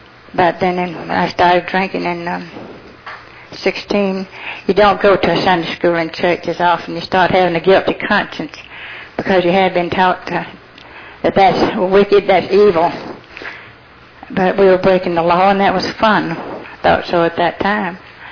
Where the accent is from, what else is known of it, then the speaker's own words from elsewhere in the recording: Atlanta, Georgia, United States; I was raised in the Methodist Church, Grace Methodist, right in Atlanta.